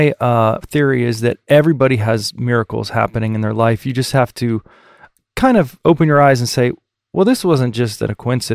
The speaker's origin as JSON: {"language": "English", "town": "Pittsburgh", "region": "Pennsylvania", "country": "United States", "lives_now": "Toronto, Canada", "said": "I'm from Pittsburgh, and I'm in Toronto right now."}